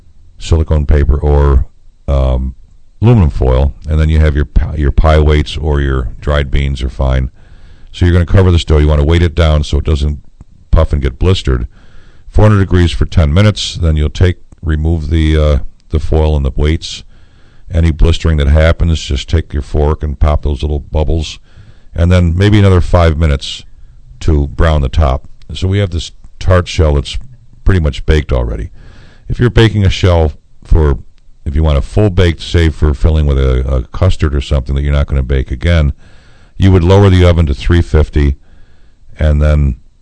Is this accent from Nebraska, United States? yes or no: no; Syracuse, New York, United States; Of course, I'm from Syracuse, so we have those.